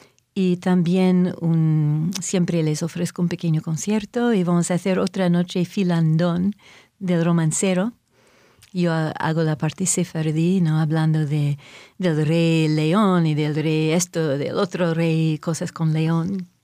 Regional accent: Montreal, Quebec, Canada; Spanish is a second language; como yo hice la tesis doctoral en Montreal, de donde soy

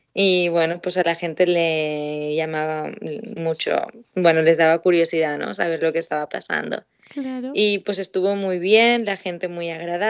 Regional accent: Israel; soy israelí, no sé si me aceptarán en la noche

